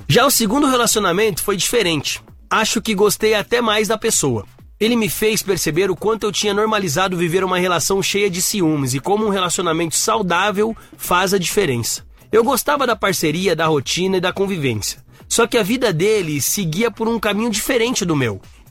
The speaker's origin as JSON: {"language": "Portuguese", "town": "Fortaleza", "region": "Ceará", "country": "Brazil", "tie": "born there", "lives_now": "São Paulo, Brazil", "said": "tenho 31 anos, sou leonino. Ó. Nasci em Fortaleza, mas moro em São Paulo."}